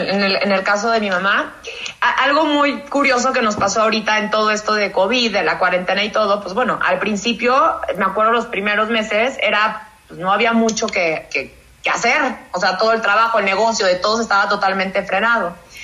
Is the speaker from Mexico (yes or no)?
yes; Mexico; ya saben que soy la mexicana